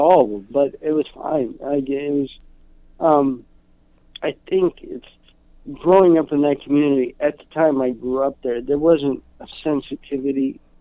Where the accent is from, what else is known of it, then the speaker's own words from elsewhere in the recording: Ephrata, Washington, United States; I'm from Ephrata. We'll throw you down to Irrigation Canal. Like, that's how much pride I have in my county.